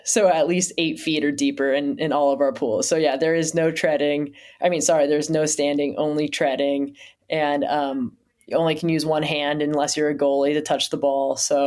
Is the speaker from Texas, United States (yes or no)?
no; Newport Beach, California, United States; I grew up in Newport Beach, Southern California.